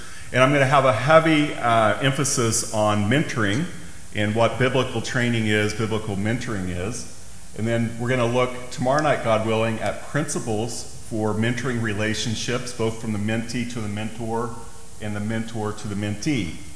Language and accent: English; Ottawa, Kansas, United States; I'm from Ottawa, Kansas.